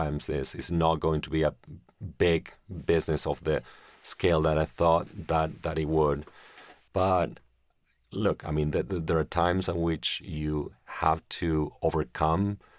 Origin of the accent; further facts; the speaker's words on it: Argentina; Remember growing up in Argentina and just seeing how realities can change from one moment to the next.